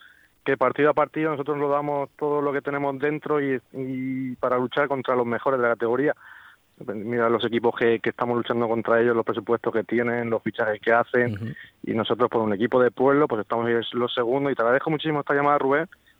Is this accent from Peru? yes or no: no; Cehegín, Region of Murcia, Spain; hace tiempo tuvimos que salir varios de aquí de Cejín a Caravaca, estuvimos ahí varios tiempos y quisimos juntarnos de nuevo en Cejín.